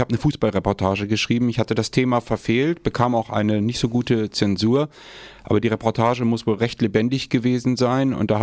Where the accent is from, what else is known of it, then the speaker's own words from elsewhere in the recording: Bamberg, Bavaria, Germany; now in Hamburg, Germany; Bamberger. Ein gebürtiger Franke. Ich kann auch noch zweisprachig, gell?